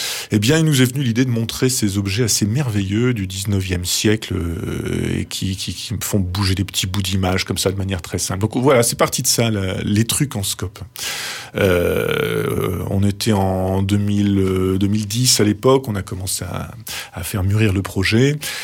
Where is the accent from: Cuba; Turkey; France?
France; Hauts-de-France; moi, je viens du Nord. Mon grand-père était mineur dans les mines de charbon à Lens.